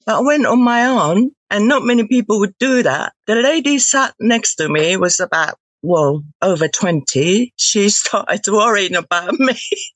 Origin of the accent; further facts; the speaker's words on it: Tokyo, Japan; I'm from Tokyo.